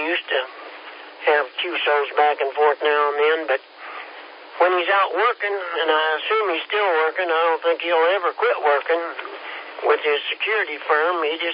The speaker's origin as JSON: {"language": "English", "region": "Kansas", "country": "United States", "said": "you know, we're from Kansas originally. We're a little bit slow."}